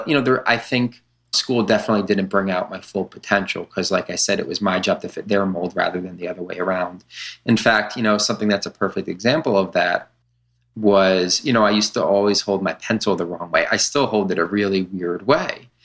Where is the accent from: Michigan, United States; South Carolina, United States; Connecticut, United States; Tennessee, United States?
Connecticut, United States; Trumbull; also born or lived in Pennsylvania; I've been in Pennsylvania since 2001 because I went to college here. I went to grad school here, but I grew up in Connecticut, went through, in Trumbull, Connecticut was my hometown.